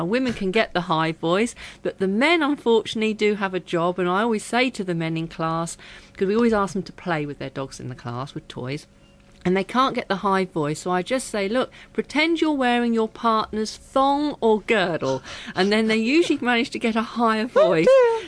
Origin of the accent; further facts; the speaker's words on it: East of England, United Kingdom; I was born in Suffolk and to a loving family. I have a younger brother called Mark, and my mother is Italian. She was born in Borgo Mazzano in Italy.